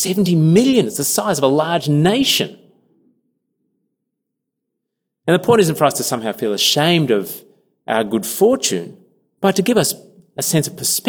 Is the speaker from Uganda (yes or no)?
yes; Uganda; born there; I was born in Uganda. Ugandans have big families. Most of my relatives are in Uganda.